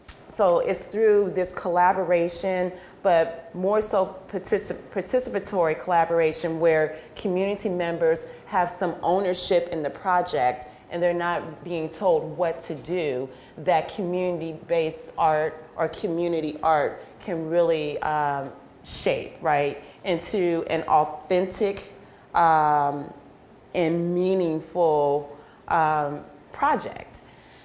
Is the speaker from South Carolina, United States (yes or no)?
no; Columbus, Ohio, United States; moved away as an adult; now in Syracuse, United States; I'm coming from Columbus, Ohio, so that's where I'm from, and I've been here for a year, so I'm no stranger to snow